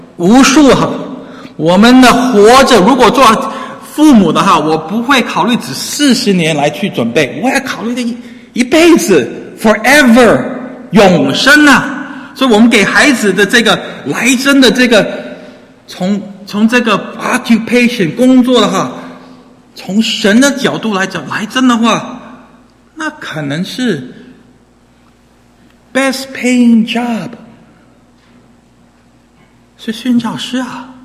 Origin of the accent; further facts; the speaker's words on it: Taiwan; also born or lived in Singapore; 我在台湾新加坡长大，我每四年三年级回来，七年级初一也回到美国。